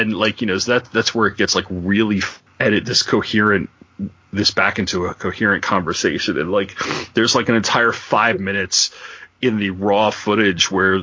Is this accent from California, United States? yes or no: no; Long Island, New York, United States; She's from Virginia and I'm from Long Island, and you kind of notice it.